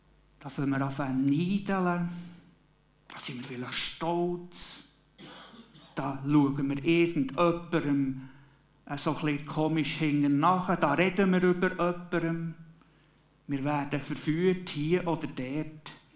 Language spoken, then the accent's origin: German; Switzerland; Jetzt können wir natürlich als Schweizer sagen